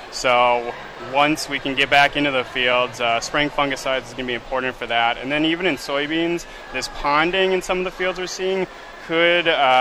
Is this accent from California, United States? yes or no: no; Carrington, North Dakota, United States; I'm originally from Carrington, North Dakota.